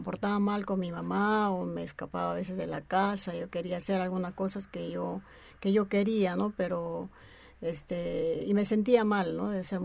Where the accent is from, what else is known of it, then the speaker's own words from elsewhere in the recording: Huancayo, Junín, Peru; born there; Yo vengo, nací en Huancayo y tengo una costumbre, ¿no? Una tradición de mis padres. Fui católica, muy claro, religiosa, pero estudié en un colegio de monjas